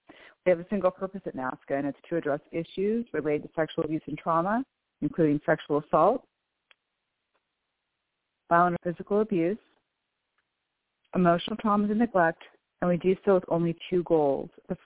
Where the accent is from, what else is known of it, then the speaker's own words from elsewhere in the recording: Bellevue, Washington, United States; I am from Bellevue, Washington.